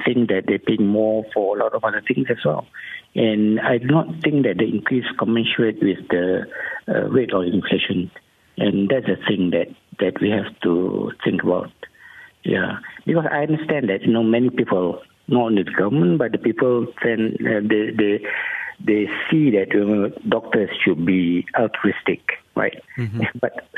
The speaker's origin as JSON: {"language": "English", "region": "Penang", "country": "Malaysia", "tie": "born or raised there", "said": "I just arrived in Penang, my hometown of Penang."}